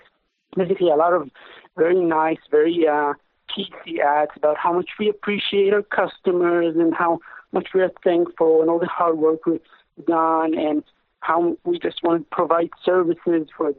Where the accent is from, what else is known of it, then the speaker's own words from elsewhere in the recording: Israel; I'm from Israel.